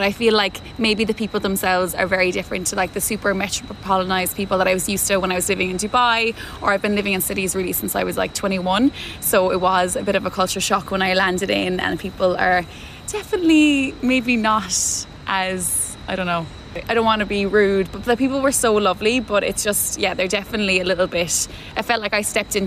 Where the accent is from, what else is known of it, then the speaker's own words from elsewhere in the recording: Waterville, Munster, Ireland; moved away as an adult; now in Australia; I'm 26 years old. I'm from Waterville in County Kerry, and I moved out to Australia in September this year, well, last year, 2024. I spent 10 days in Sydney, and then I moved up to Queensland